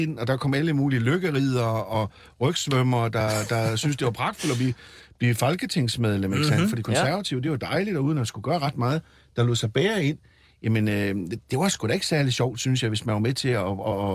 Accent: North Denmark Region, Denmark; Jeg savner meget vælgerforeningerne hjemme i Nordjylland.

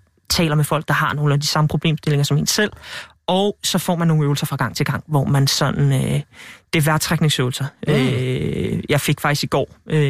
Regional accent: Hareskov, Capital Region of Denmark, Denmark; also born or lived in Greenland; der bor ude i Hareskov, lidt syd for Værløs.

